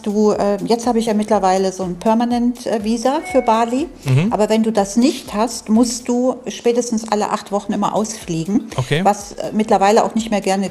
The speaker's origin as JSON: {"language": "German", "region": "North Rhine-Westphalia", "country": "Germany", "tie": "born or raised there", "said": "Also ich bin ja Rheinländerin, bin ja eigentlich im Rheinland aufgewachsen"}